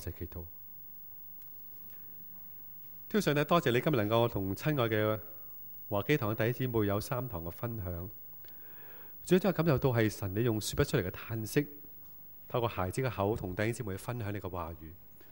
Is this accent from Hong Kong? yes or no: yes; Hong Kong; 让我们香港人能够接受这么多密集的信息